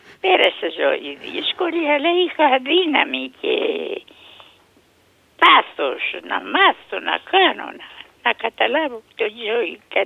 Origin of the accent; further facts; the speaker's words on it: Ikaria, North Aegean, Greece; also born or lived in Athens; now in Ikaria, Greece; Δεν είχα πια τέτοια να μένω στην Αθήνα. Και είχα δουλειές και τις παράτησα και πήγα στην Ικαρία